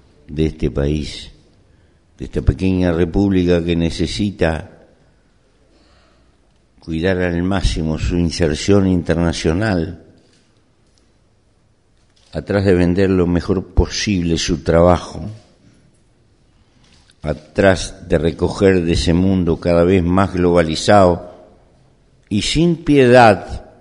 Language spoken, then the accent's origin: Spanish; Uruguay; somos embajadores del Uruguay